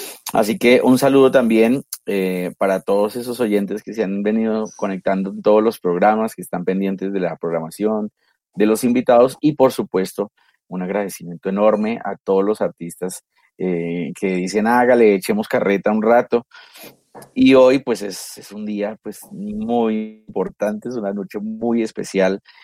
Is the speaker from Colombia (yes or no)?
yes; Colombia; Y que yo llegara como colombiano a España